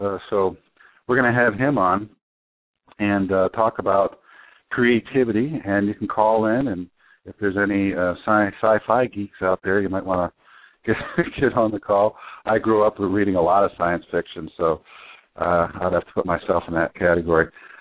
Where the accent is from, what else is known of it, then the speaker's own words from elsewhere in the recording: Connecticut, United States; now in California, United States; And you mentioned Connecticut. That's my home state.